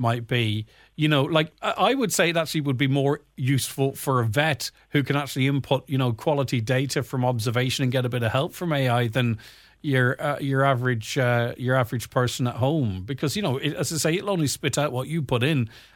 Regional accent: Ireland; born there; I was born in Ireland and paid tax all my life

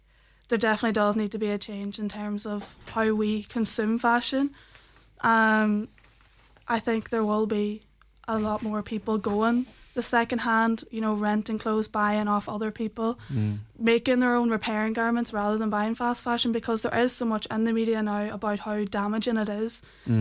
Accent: Donegal, Ulster, Ireland; I was very inspired by my hometown, you know, Donegal.

